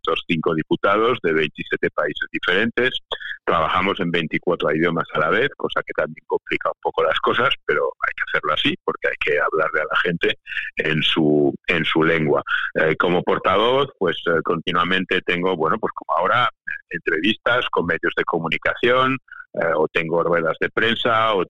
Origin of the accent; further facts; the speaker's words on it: Spain; cada vez se tiene más conciencia de que no solo somos españoles, también somos europeos